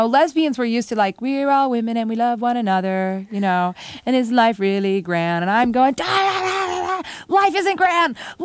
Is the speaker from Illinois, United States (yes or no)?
yes; Belleville, Illinois, United States; I grew up in a little town that has been surrounded by an information-proof shield since about 1958, okay? And that's Belleville, Illinois.